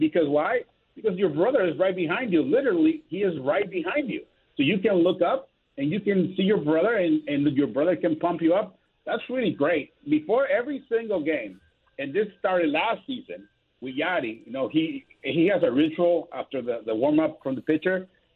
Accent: Tijuana, Baja California, Mexico; me born and raised in Tijuana, Mexico, and then grew up a Dodger fan, I hated them both.

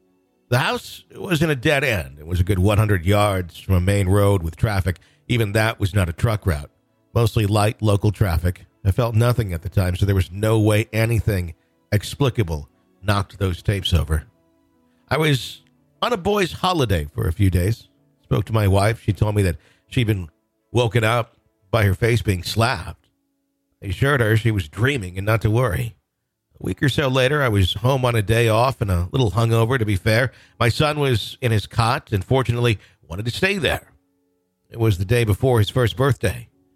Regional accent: Southend-on-Sea, East of England, United Kingdom; I grew up in the South End, on sea in England, on average town an hour east of London.

